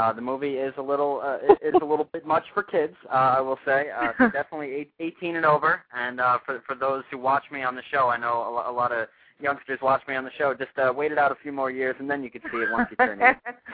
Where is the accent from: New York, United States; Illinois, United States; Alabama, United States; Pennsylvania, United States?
New York, United States; Levittown; moved away as an adult; now in Los Angeles, United States; I'm originally from New York. I'm from Levittown, New York, and about a year ago, the beginning of last year, I came out to Los Angeles, where I'm currently living.